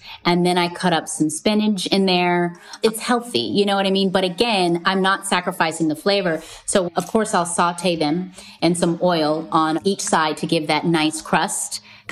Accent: Hawaii, United States; I only, you know, because I grew up in Hawaii and they do it at luau.

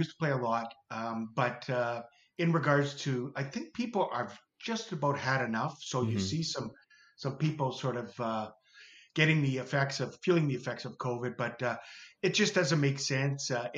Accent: Sault Ste. Marie, Ontario, Canada; I'm from Canada, Sault Ste. Marie

